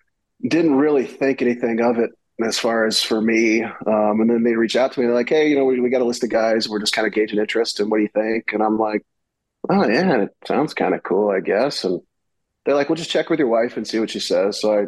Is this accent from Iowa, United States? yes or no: yes; Bettendorf, Iowa, United States; Well, yeah, I am from Bettendorf, Iowa